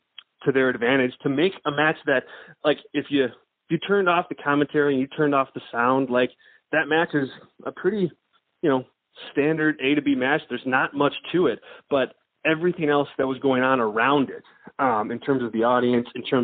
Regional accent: Chicago, Illinois, United States; The first one, you know, I'm from Chicago, was in the building that day.

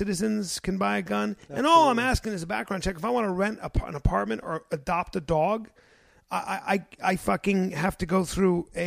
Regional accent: United States; I'm a libertarian. I'm an American.

